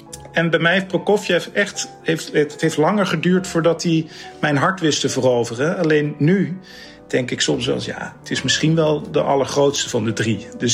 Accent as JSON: {"language": "Dutch", "town": "Arnhem", "region": "Gelderland", "country": "Netherlands", "tie": "born or raised there", "said": "dat gaat terug naar Arnhem, waar ik ben opgegroeid. En mijn ouders die verhuisden naar de Burgemeesterswijk"}